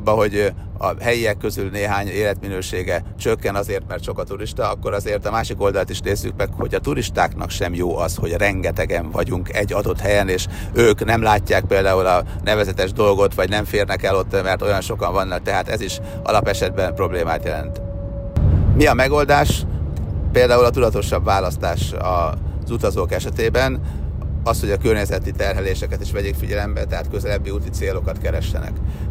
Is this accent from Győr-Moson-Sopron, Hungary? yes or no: yes; Győr-Moson-Sopron, Hungary; born there; nálunk is ott, ahol én születtem és sokszor jártam, azon a részen ott a Fertőtó magyar oldalán